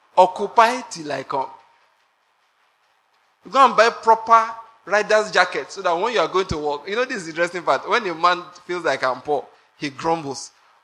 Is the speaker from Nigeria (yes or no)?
yes; Nigeria; I said, I'm a Nigerian. This is my first time in this country.